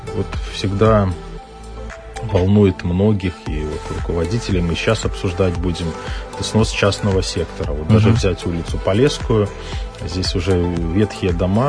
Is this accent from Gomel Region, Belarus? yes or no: yes; Novobelitsa, Gomel Region, Belarus; Ну, я сам коренной новобельчанин, можно так сказать. Родился в Новобелице, работал долгое время в Новобелицком районе.